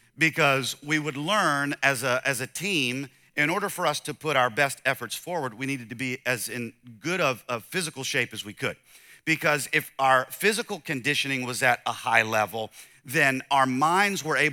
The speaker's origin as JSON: {"language": "English", "region": "the South", "country": "United States", "said": "And I'm from the South, and so it's like 95 degrees outside with 1,005 humidity, just ridiculous."}